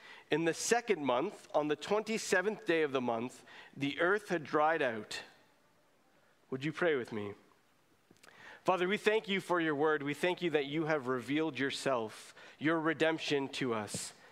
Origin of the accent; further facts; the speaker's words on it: Burlington, Ontario, Canada; Actually, one of my friends, I grew up in Burlington, one of my friends was afraid of Toronto.